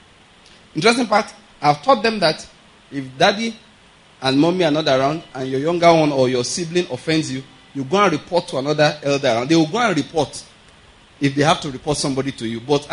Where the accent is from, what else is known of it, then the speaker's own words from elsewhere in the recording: Nigeria; I'm from Nigeria. I'm visiting for just 1 month.